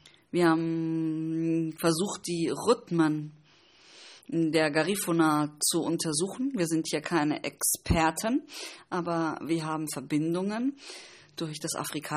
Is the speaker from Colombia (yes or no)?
yes; Colombia; Ich als Kolumbianer weiß, dass die Aktivisten unglaublich mutig sein müssen.